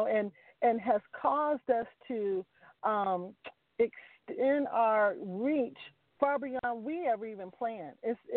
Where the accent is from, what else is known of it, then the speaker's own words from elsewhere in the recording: Mount Clemens, Michigan, United States; Mount Clemens, Michigan, which is about 20 minutes away from Detroit. So I always tell people that I'm from Motown